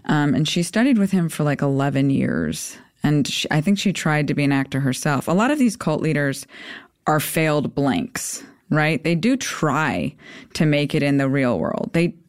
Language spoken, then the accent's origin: English; Chicago, Illinois, United States; now in Los Angeles, United States; You know, because I'm from Chicago. I trust people. I trusted people. LA makes you a little hardened